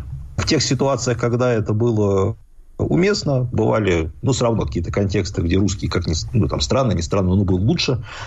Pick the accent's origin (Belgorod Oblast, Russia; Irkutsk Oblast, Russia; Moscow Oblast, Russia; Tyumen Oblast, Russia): Moscow Oblast, Russia; Khimki; я родился не просто в Химках, это ладно бы. Ну, я родился в Старых Химках.